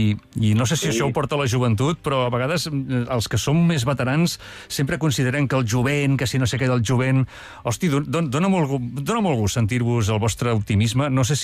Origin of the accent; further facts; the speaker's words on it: Barcelona, Catalonia, Spain; jo que sóc de Virreiamat, no sé com ens hem de dir els de Virreiamatenc